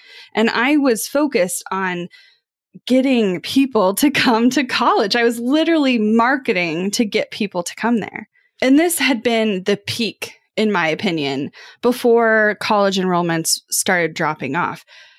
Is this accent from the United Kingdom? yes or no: no; Kansas City, Missouri, United States; Because I don't know about where you grew up, but growing up in Kansas City, there were clearly names of people, of families that had the wealth